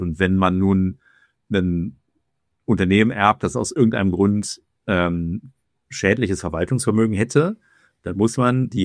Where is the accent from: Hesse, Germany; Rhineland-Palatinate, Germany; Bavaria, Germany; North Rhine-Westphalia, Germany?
North Rhine-Westphalia, Germany; Schwerte; und ich komme so aus der Nähe von Dortmund, also so zum Tor des Sauerlands, zu Schwerte komme ich.